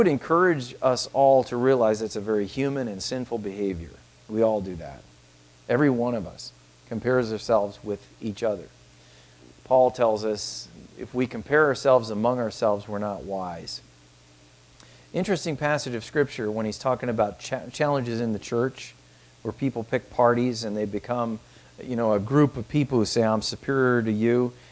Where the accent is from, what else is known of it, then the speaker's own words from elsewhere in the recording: United States; born there; I have learned to thank God that I was born in America when I was, to the family I was, and to the opportunity of coming to know Christ.